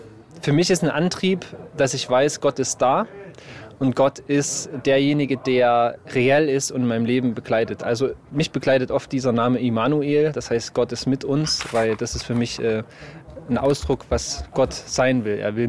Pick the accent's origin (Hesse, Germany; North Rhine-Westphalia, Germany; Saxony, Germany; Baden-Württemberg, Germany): Saxony, Germany; Ich bin in dem Erzgebirge aufgewachsen. Erzgebirge ist eine Ausnahmeregion in den neuen Bundesländern, wo es recht viele Christen noch gab. Das heißt, ich bin in einem christlichen Elternhaus aufgewachsen.